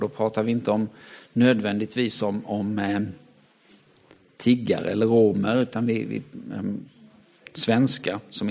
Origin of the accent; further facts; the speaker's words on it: Sweden; de nya utmaningar som kommer till mig som svensk, som människa